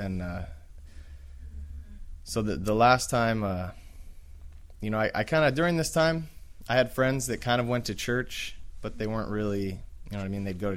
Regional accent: North Carolina, United States; born there; also born or lived in Washington / Los Angeles; I was born on the East Coast in North Carolina, bounced around the country, ended up in Washington, traveled down, ended up in L.A., and that's where I resided for most of the time.

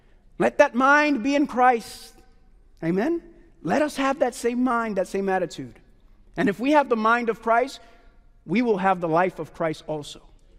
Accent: Puerto Rico; when I was growing up in Puerto Rico

